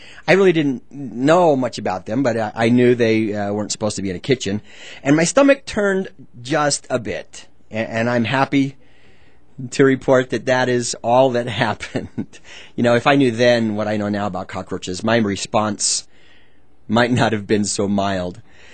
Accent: Utah, United States; Now, to understand the next part of this story, you need to know that I grew up in Utah. It's a desert state

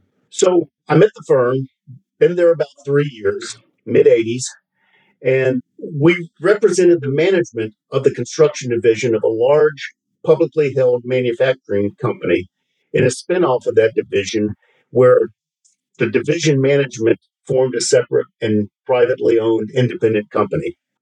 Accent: Florida, United States; I was raised on the Florida Gulf Coast, and I had a pretty traditional upbringing as a suburban kid in the 60s and 70s.

